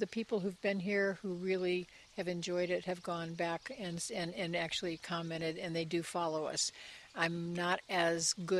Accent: California, United States; now in Italy; So we came from California, and that was a lovely compliment, and we're in love with Italy because I'm half Sicilian.

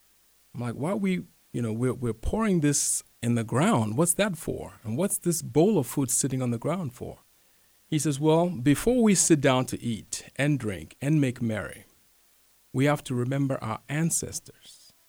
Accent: Ghana; Well, let me just respond by saying that I grew up in Ghana, where I'm from

